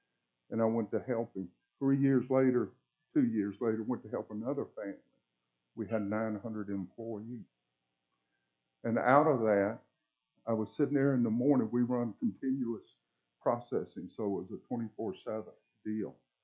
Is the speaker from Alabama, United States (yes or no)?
yes; Mobile, Alabama, United States; moved away as an adult; also born or lived in Colorado / California; I grew up in Mobile, Alabama, and I got out of the neighborhood by going to college on a football, basketball, and baseball scholarship. Lived out in Colorado for 8 years.